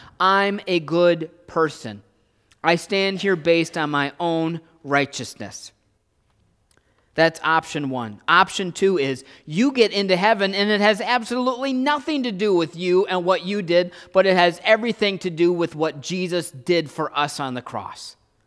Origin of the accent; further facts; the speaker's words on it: Wisconsin, United States; I've been here in Wisconsin, I grew up here in Wisconsin, the dairy state